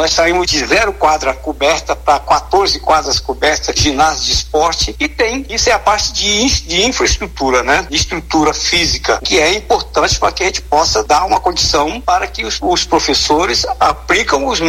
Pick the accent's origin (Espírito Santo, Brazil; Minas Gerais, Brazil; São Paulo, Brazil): Espírito Santo, Brazil; Cachoeiro de Itapemirim; Eu, que sou capixaba, lá de Cachoeira, Primeirim